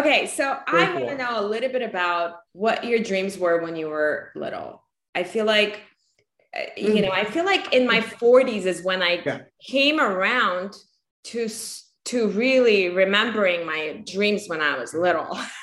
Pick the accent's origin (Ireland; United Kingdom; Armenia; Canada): Armenia; also born or lived in Russia; now in United States; when we came from Russia, from Armenia, the currency changed. So my parents lost all their money. And then a week later we were in the US.